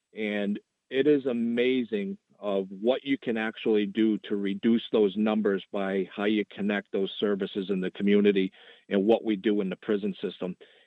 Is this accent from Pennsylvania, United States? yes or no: no; Las Vegas, Nevada, United States; I'm from Las Vegas.